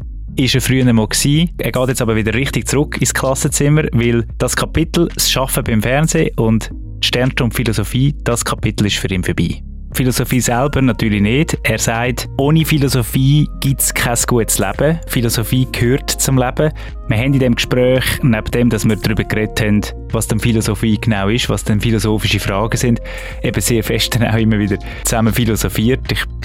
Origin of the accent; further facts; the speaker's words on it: Zug, Switzerland; hatte der 4. Jubiläum 20 Jahre Matura im Kanton Zug, wo ich aufgewachsen bin